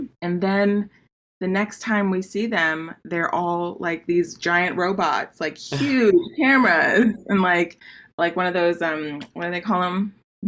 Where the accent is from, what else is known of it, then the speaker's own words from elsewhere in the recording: Miami, Florida, United States; So I'm originally from Florida, Miami, Florida.